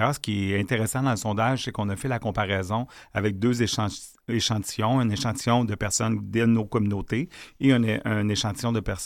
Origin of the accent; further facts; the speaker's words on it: Quebec, Canada; C'est-tu juste chez nous au Québec?